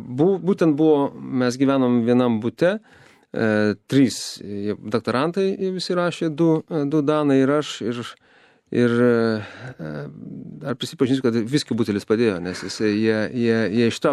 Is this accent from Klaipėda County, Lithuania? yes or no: yes; Skuodas, Klaipėda County, Lithuania; Aš gimiau ir užaugau Skuode, mieste, kur prasideda Lietuva, kaip aš vadinu.